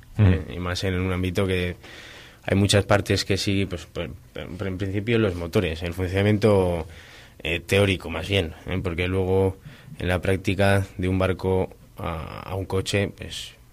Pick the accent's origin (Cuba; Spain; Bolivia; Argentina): Spain; Bilbao, Basque Country; born there; now in Laredo, Spain; Yo soy nacido en Bilbao, pero llevo viviendo aquí en Laredo varios años.